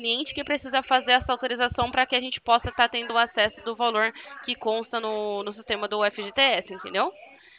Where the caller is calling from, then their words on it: Campinas, São Paulo, Brazil; Eu falo aqui de Campinas.